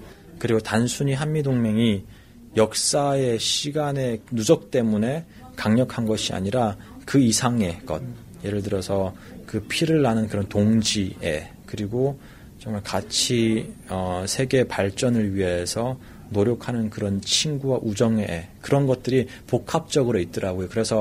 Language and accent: Korean; North Korea; 이번 국빈 만찬에 제가 어쩌면은 탈북민 혼자로 지금 초대가 됐고